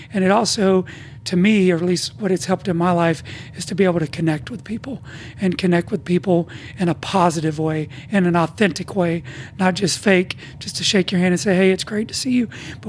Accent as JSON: {"language": "English", "region": "the South", "country": "United States", "tie": "born or raised there", "said": "as a male growing up in the South"}